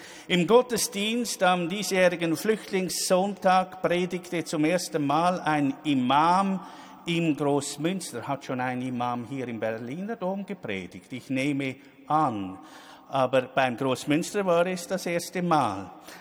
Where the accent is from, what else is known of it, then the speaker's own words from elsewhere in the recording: Syria; German is a second language; moved away as an adult; now in Switzerland; als ich vor 10 Jahren mit meiner Familie in die Schweiz gekommen bin, aus Syrien. Da war ich als Muslim und als Imam herzlich willkommen in der reformierten Kirche.